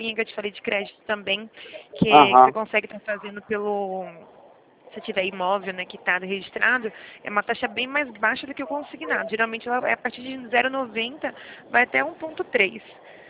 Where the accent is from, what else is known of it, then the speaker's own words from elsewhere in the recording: São Gonçalo, Rio de Janeiro, Brazil; Eu sou aqui do estado de São Paulo, tá? Mas eu sou carioca, nasci em São Gonçalo.